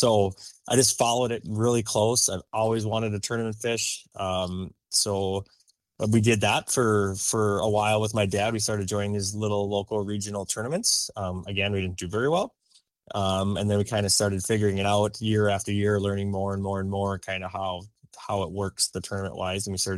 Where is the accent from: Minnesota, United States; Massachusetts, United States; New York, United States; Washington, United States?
Minnesota, United States; Moorhead; We grew up fishing the small lakes of Minnesota. I grew up in Moorhead, just across the river from Fargo.